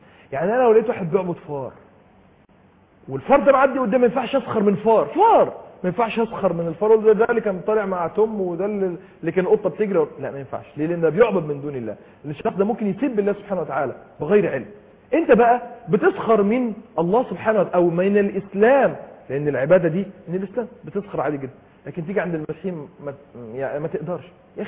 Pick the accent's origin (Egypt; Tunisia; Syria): Egypt; واحنا كمصريين بنموت في هزار والضحك